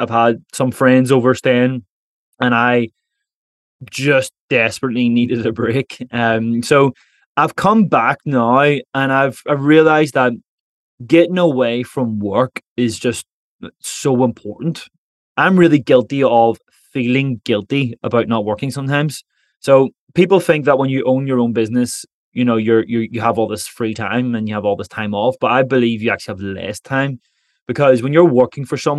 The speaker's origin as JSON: {"language": "English", "country": "Ireland", "said": "And because I'm an Irishman, trying to speak Spanish, they were just overwhelmed with happiness."}